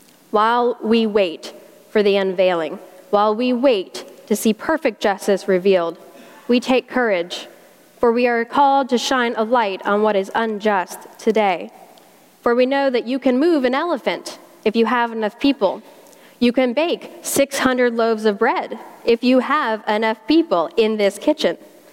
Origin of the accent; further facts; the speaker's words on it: South Carolina, United States; accent: South Carolina; That's Yahweh Tsidkenu in Hebrew with my South Carolina accent.